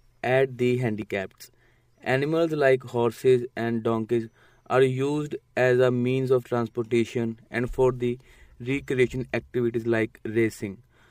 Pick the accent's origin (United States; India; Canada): India; English is a second language; I'm from India